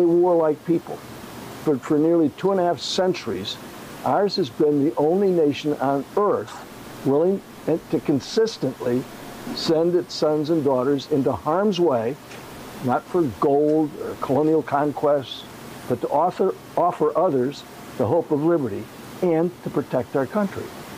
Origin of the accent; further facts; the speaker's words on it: San Antonio, Texas, United States; born there; Well, I was born in San Antonio.